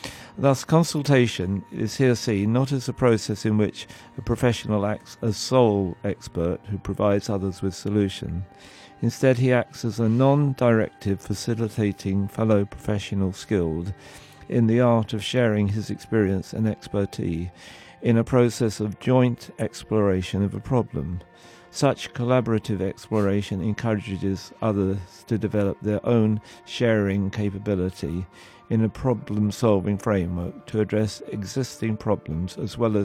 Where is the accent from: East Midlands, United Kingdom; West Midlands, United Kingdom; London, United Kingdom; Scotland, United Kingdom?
London, United Kingdom; Southall; When I was at school, we used to go over with our soapboxes, because I was born in Southall